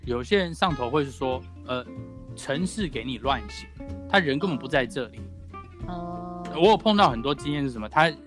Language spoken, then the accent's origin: Chinese; Taiwan; now in United States; 我们台湾例子，因为我本身台湾人，所以我经常会用台湾做例子。